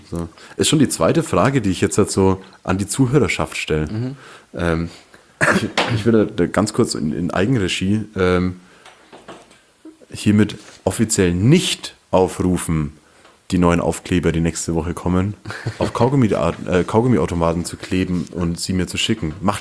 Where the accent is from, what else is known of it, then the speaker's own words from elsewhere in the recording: Bavaria, Germany; Ich bin ja im Landkreis Fürth aufgewachsen so, und deshalb war für mich Fürth um die Ecke und Nürnberg die große Stadt.